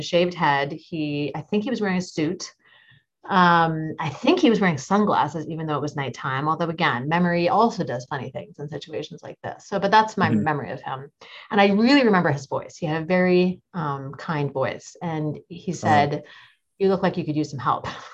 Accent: Tacoma, Washington, United States; just coming into my hometown of Tacoma.

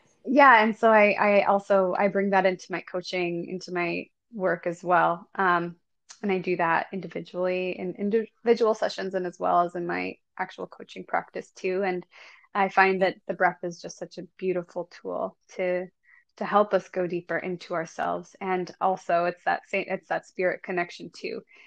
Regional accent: Buffalo, New York, United States; now in Redondo Beach, United States; I'm originally from Buffalo, New York, and I moved to, LA, and now I'm in Redondo Beach 6.5 years ago.

